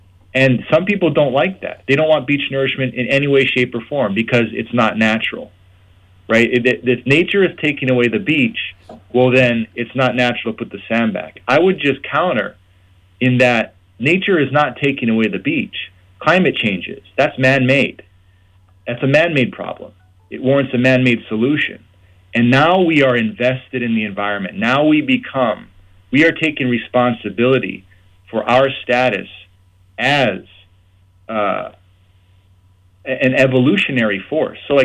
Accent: Hawaii, United States; So I'd say, personally, as a Hawaiian, we should still be able to do that.

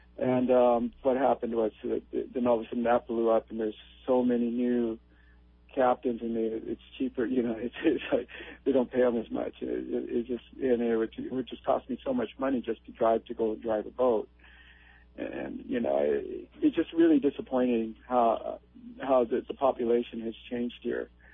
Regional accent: Hawaii, United States; born there; I was born in Hawaiian Islands. My mom was born here and raised here, and I came here back here to raise my family

